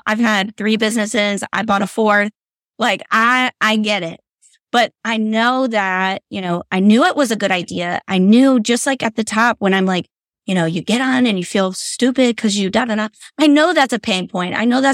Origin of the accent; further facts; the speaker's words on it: Detroit, Michigan, United States; born there; And y'all, I was born in Detroit, Michigan. I don't know. Google Detroit, if you've ever heard of it.